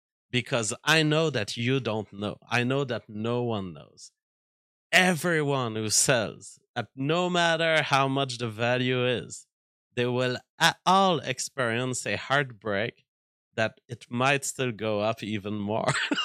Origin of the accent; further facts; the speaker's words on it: United States; I'm technologically enthusiast, and I'm an American